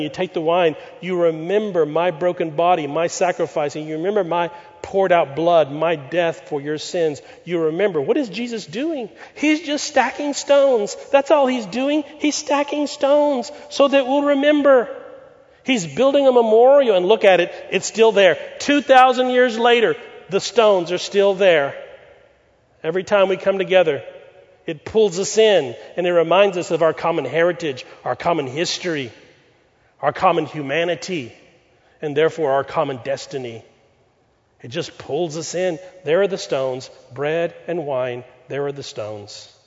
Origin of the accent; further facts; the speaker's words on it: Pasadena, Texas, United States; where I grew up in Pasadena, Texas, in a day and time when Pasadena was still strawberry patches and country.